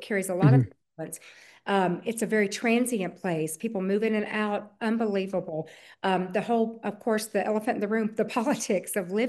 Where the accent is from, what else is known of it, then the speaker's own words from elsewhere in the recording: the South, United States; I'm from the South and I'm friendly.